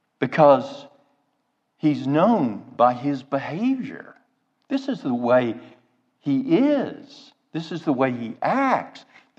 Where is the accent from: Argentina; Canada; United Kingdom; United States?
United States; Oklahoma; I'm from Oklahoma.